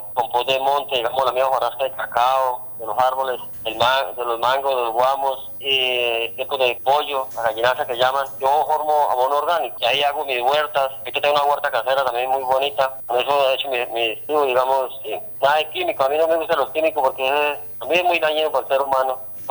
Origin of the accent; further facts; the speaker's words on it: Guaviare, Colombia; me despido aquí en mi vereda de Cerritos, municipio de Retorno, departamento del Guaviare. Mi vida de trayectoria que llevo aquí hace lo que tengo, 43 años, desde que nací aquí en el Guaviare.